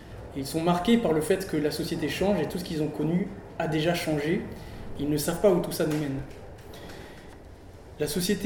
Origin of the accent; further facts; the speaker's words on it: Madagascar; accent: Malagasy; malgache, avec l'accent malgache c'est un peu différent, mais bon, on peut pas tout demander.